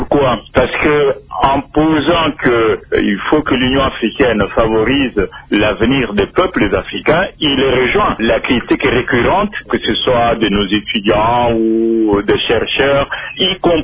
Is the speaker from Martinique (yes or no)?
no; DR Congo; quand on est congolais